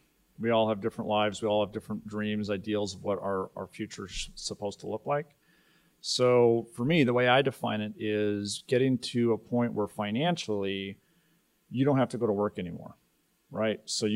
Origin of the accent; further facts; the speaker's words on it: Ireland; born there; I'm a dual citizen since I was born in Ireland.